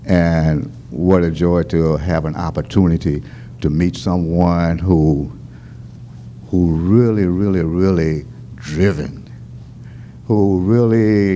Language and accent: English; Carson, California, United States; I had an opportunity, as you guys know, I'm from the Carson, Los Angeles area.